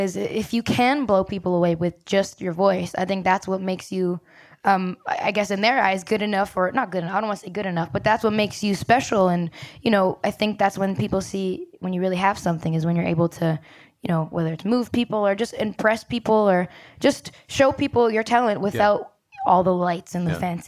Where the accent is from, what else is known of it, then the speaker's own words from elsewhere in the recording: Brampton, Ontario, Canada; I'm from Brampton, Ontario, Canada. No one even knows where that is.